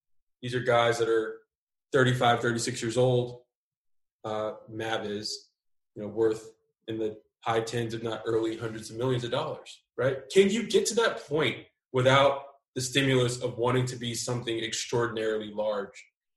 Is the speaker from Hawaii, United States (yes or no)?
no; Houston, Texas, United States; you know, when you grew up where I grew up, you know, I grew up in Fifth Ward, Houston, which is no different than Conte, California, or the Bronx, New York